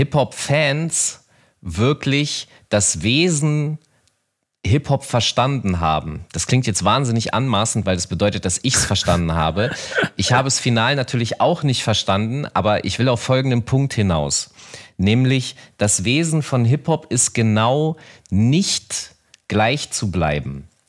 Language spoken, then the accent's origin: German; Hanover, Lower Saxony, Germany; in meiner Heimatstadt Hannover